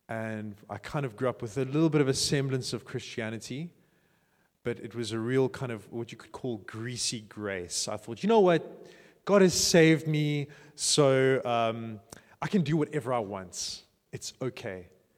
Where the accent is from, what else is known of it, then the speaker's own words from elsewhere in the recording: Phalaborwa, Limpopo, South Africa; also born or lived in Cape Town; I grew up in Zanin and Palabora, like Northern Province, for the beginning part of my life, before high school.